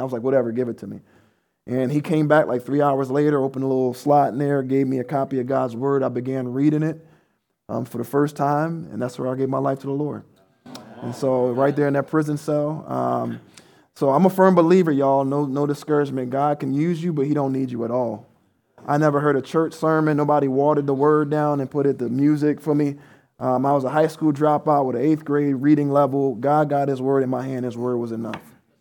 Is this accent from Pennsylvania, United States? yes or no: yes; Philadelphia, Pennsylvania, United States; also born or lived in Chicago; So I was born in Chicago, but I actually grew up in Philadelphia because when my mom got to Chicago, my dad came up.